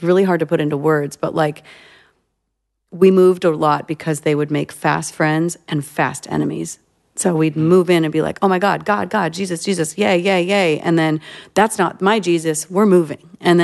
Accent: Albion, New York, United States; born there; also born or lived in Florida / Alabama / Kansas / Virginia; But I was born in Albion, New York, which is outside of Buffalo. A month later, I moved to Florida. A short time later, I moved to Alabama. Then I moved to Kansas.

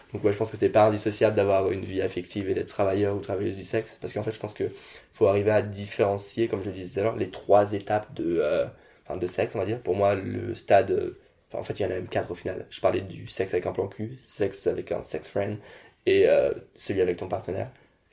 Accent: France; born there; je suis né en France, je suis français.

